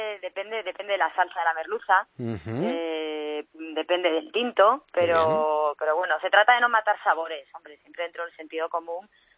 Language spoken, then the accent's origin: Spanish; Galicia, Spain; yo soy gallega y siempre tiro mucho para la tierra